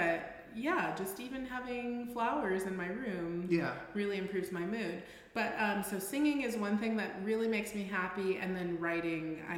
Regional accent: Los Angeles, California, United States; I grew up in Los Angeles. Are you kidding me?

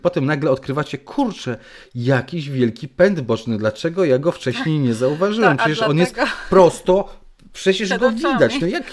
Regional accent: Pomeranian Voivodeship, Poland; u nas na Kaszubach rzeczywiście tworzy się taką oponoplastykę

